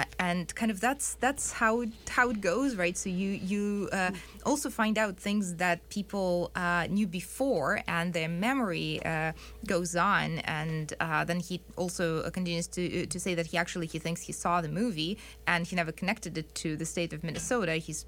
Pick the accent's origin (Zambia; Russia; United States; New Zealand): Russia; Saint Petersburg; And I am from St. Petersburg, so it's for me difficult to imagine life without rivers